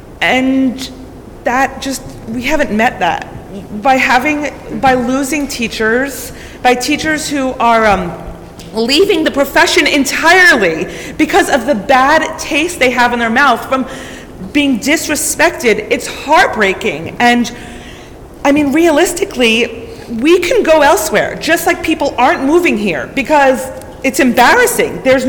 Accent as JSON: {"language": "English", "town": "Morristown", "region": "New Jersey", "country": "United States", "said": "I am not from Hunterdon County. I am from Morristown, New Jersey."}